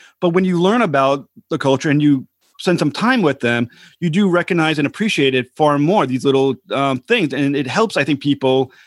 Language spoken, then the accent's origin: English; United States; as an American, you look at our country, we are extremely arrogant about ourselves